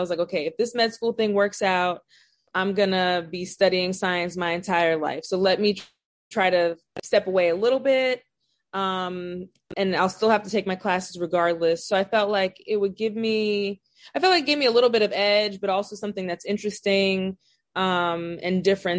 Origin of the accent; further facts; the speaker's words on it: New York, United States; So I grew up on Long Island, like the suburbs. It was, I would say, probably like 99% Black, the community that I grew up in.